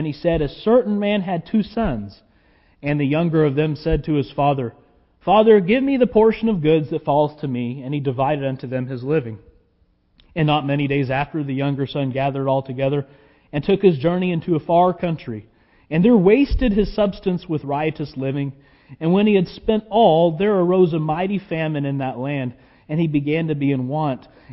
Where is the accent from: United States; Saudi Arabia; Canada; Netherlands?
United States; born there; Yes, I was born in America.